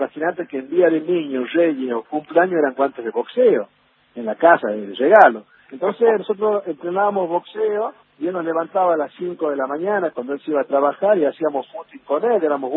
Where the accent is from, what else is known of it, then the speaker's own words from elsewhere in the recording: Tartagal, Salta, Argentina; also born or lived in La Rioja, Argentina; en el año 69 yo nací en el Policlínico Ferroviario de la capital de La Rioja, y al poco tiempo me llevaron al campamento de Espucio a Tartagal, porque mi viejo era ferroviario, y lo trasladaban de estación a estación